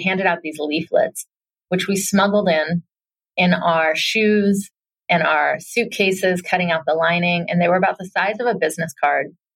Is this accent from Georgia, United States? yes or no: yes; Atlanta, Georgia, United States; I was growing up in Atlanta, I was a little bit of a rebellious spirit.